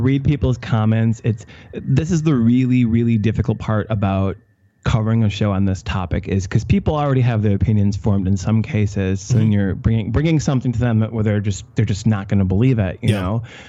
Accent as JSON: {"language": "English", "town": "Milwaukee", "region": "Wisconsin", "country": "United States", "said": "I'm from Milwaukee. I love Milwaukee. And I want to put Milwaukee in as many of my films and TV shows as I can because it's a beautiful city."}